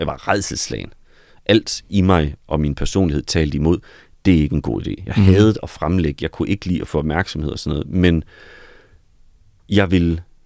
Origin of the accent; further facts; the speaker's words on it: West Jutland, Denmark; altså jeg voksede op i Vestjylland i 90'erne, så der var ikke, det skal ikke noget negativt, men sådan, det er jo ikke fordi, det sådan er et sted, hvor al kulturen finder hen.